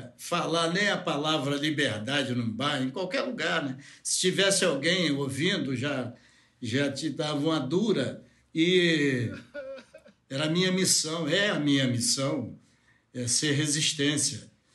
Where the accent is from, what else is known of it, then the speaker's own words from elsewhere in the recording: Guarabira, Paraíba, Brazil; Eu saí de Guarabira. Eu nunca sentei diante de um professor.